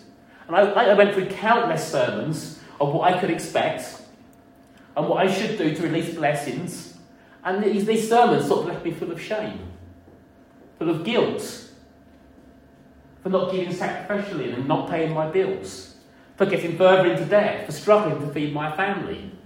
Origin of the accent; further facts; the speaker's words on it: Maidstone, South East England, United Kingdom; So when I was growing up in the Assemblies of God Church in Maidstone